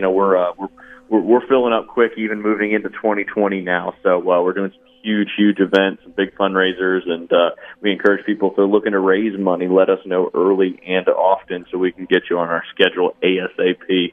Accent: Northeast, United States; I'm from being from the Northeast and knowing Bethpage Black

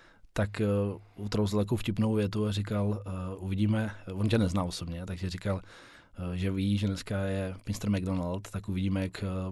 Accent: Pardubice, Pardubice Region, Czechia; že my vlastně jsme oba od Pardubic

